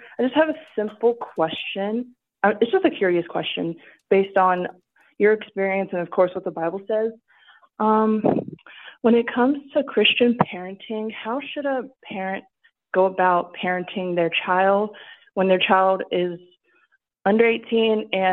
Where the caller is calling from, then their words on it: Dallas, Texas, United States; I'm calling from Texas, the Dallas area.